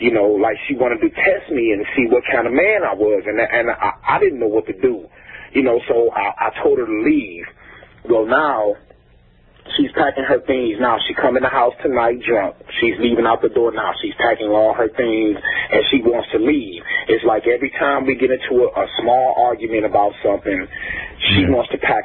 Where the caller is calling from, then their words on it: Detroit, Michigan, United States; Detroit, Michigan.